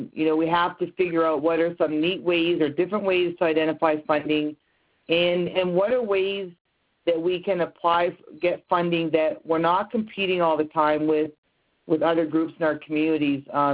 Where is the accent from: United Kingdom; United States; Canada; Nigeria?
Canada; Kingston, Ontario; also born or lived in Cambridge Bay, Canada / Baker Lake, Canada; in Kingston, Ontario. That said, I did live in Cambridge Bay, Nunavut, for 8 years. I lived in Baker Lake, Nunavut, for 2 years.